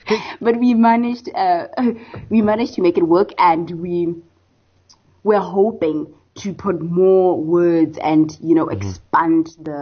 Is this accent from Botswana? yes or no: yes; Botswana; The dialect, I'm from Botswana and Bonso is from South Africa. So share Setswana as a language, but it's quite different.